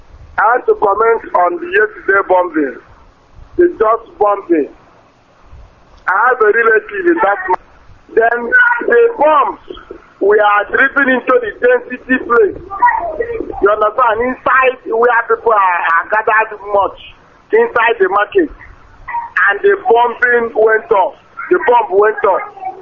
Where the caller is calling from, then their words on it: Iwacha, Nigeria; I'm calling from Iwacha in Biafra land.